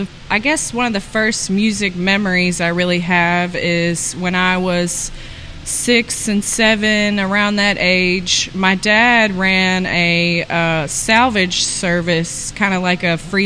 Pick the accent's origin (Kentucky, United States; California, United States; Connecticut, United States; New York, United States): Kentucky, United States; Scottsville; also born or lived in Gallatin, Tennessee / Franklin, Kentucky / Bowling Green, Kentucky; I was born in Gallatin, Tennessee. Okay. I grew up in Scottsville. My mom and dad separated when I was young, so I was kind of, I moved between Scottsville, Kentucky, Franklin, Kentucky, and Bowling Green, Kentucky.